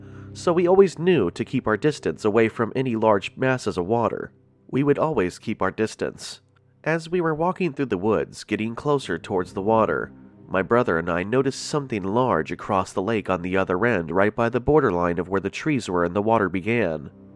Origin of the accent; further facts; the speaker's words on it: Stockbridge, Georgia, United States; moved away as an adult; now in Norfolk, United States; I am 26 years old. I am from Stockbridge, Georgia, which is just south of Atlanta. I've lived here primarily most of my youth.